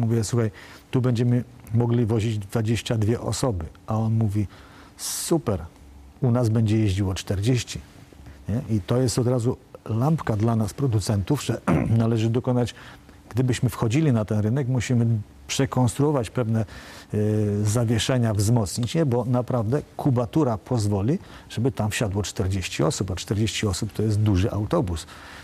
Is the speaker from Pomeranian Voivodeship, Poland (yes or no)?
no; Siemiatycze, Podlaskie Voivodeship, Poland; Ja pochodzę z niewielkiej miejscowości Siemiatycze.